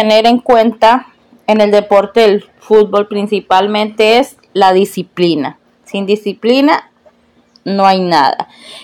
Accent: Colombia; como buena colombiana

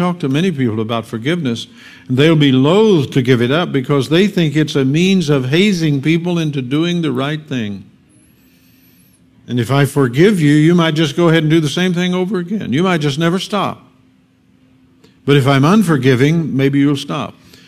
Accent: Missouri, United States; I was raised down in the Missouri Ozarks, and we have razorbacks down there.

